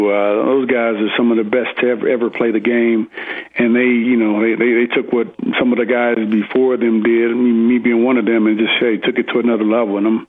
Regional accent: St. Louis, Missouri, United States; also born or lived in Arkansas; now in Colorado, United States; starting back from when I was growing up in St. Louis, and then in high school, and there at Arkansas, and then on to the Broncos. And even today, we live in Colorado now

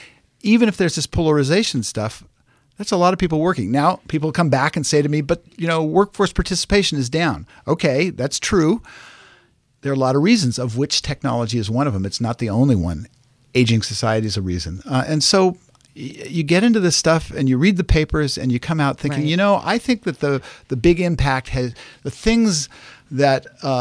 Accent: California, United States; Because, you know, I grew up in Silicon Valley. I worshipped at the Church of Moore's Law forever.

